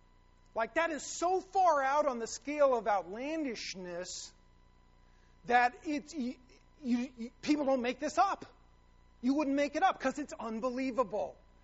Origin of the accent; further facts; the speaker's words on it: Los Angeles, California, United States; So, you know, I say, hey … I'm from Los Angeles.